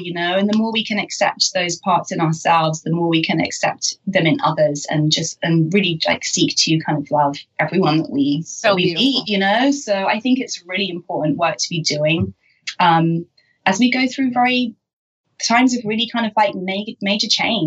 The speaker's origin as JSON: {"language": "English", "country": "United Kingdom", "said": "But being being British and coming from a kind of journalism, that means I was drinking most like every week, you know, several nights a week."}